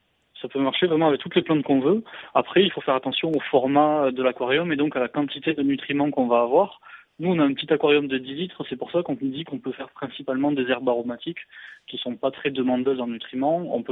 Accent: Toulouse, Occitanie, France; born there; Je suis né à Toulouse, j'y habite aujourd'hui

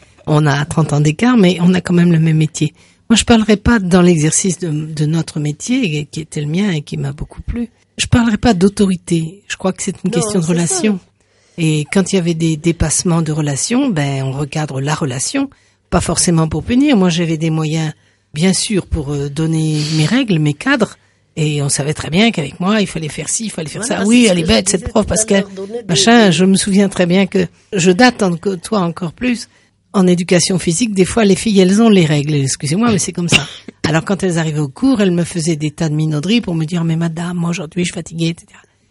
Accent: Paris, Île-de-France, France; moi je suis parisienne, vous l'avez compris, que chez nous il y avait 5 pièces et il y avait un poêle pour 5 pièces.

